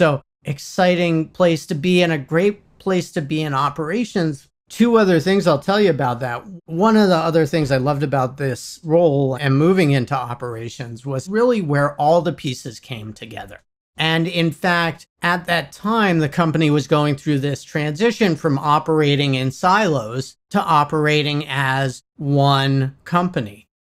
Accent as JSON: {"language": "English", "town": "New York City", "region": "New York", "country": "United States", "tie": "born or raised there", "said": "that brought me back to New York City, brought me back home. So it was a good reason to get back to my hometown."}